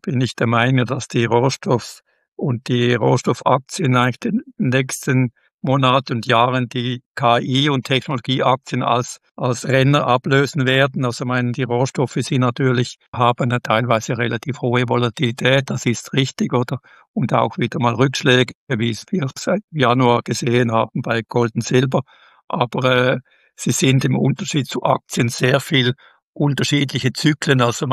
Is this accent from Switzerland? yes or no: yes; Switzerland; bin Schweizer